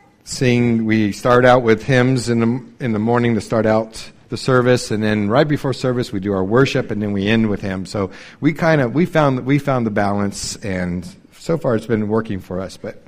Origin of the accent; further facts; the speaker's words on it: Riverside, California, United States; now in Idaho, United States; As Steve was saying, I was born in California. That's why I said I'm not from Idaho. I live in Idaho. I'm from Riverside, California.